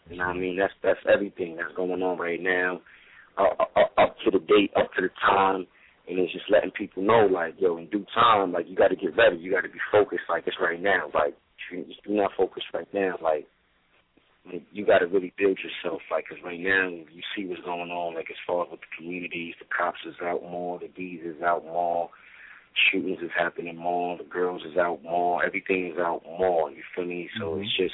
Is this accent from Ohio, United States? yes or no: no; New York, United States; just because I'm from New York like them, don't mean I'm trying to do it like them.